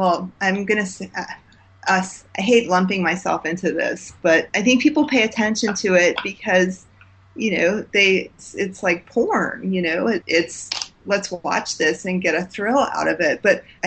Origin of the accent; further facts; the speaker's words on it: Texas, United States; also born or lived in Bay City / Alvin / Missouri City; Well, I was born in Bay City, Texas. And then we lived in a place called Alvin, Texas for a while, but we moved to Missouri City, Texas.